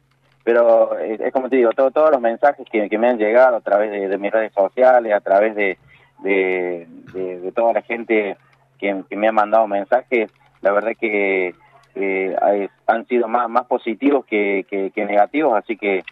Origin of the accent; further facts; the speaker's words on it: Córdoba, Argentina; como cordobés, esa raíz, digamos, que viene de tantos exponentes que hemos tenido aquí en Córdoba